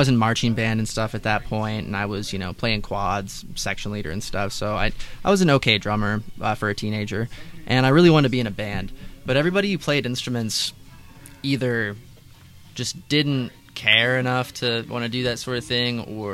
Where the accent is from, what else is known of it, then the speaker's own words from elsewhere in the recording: Brookfield, Ohio, United States; I'm from a town called Brookfield, Ohio.